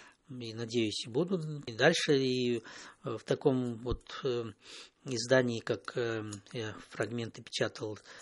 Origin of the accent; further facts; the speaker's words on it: Navahrudak, Grodno Region, Belarus; also born or lived in Hantsavichy / Rechytsa; я родился в Ганцевиче, да, в Брестской, но, тем не менее, я жил-то в других местах Беларуси. Я учился с 4 по 8 класс в Речице, это на Днепре, а школу кончал в Новогрудке